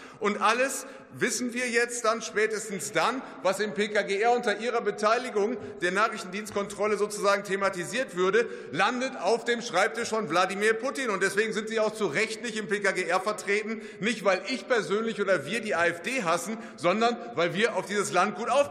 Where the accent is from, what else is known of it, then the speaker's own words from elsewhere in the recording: North Rhine-Westphalia, Germany; Ich komme aus dem Münsterland und das zeichnet sich durch ein starkes Ehrenamt aus.